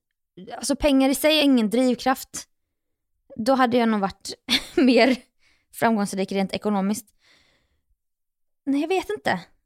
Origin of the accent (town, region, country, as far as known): Jönköping, Jönköping County, Sweden; born or raised there